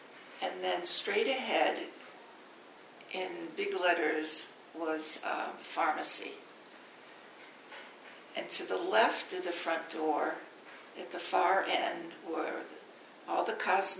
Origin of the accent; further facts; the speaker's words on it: Lakeville, United States; Growing up in Lakeville, the First National grocery store was where the Boathouse restaurant is now.